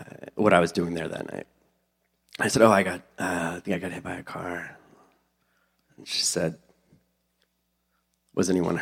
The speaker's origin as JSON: {"language": "English", "region": "Louisiana", "country": "United States", "moved": "yes", "lives_now": "California, United States", "said": "And I don't remember saying I was from South Louisiana, which made the whole experience that much more ethereal."}